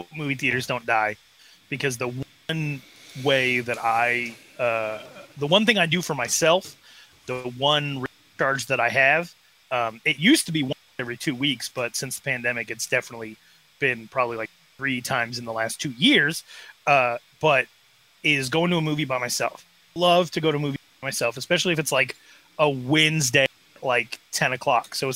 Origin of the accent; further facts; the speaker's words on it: Wyoming, United States; But I'm from Wyoming. I'm from the northern part on the Montana border, the Bighorn Mountains, specifically there.